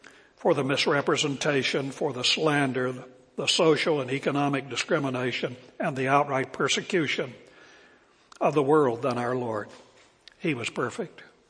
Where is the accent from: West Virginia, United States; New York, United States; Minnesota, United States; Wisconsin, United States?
West Virginia, United States; I was a hillbilly from West Virginia, so I was late a morning compared to most of you. But it was coming out to Dallas from West Virginia in 1970.